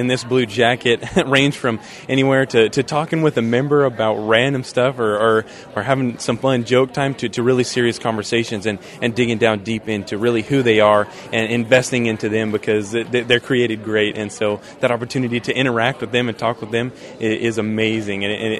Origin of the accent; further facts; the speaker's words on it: New Mexico, United States; I served as a state officer twice in my home state of New Mexico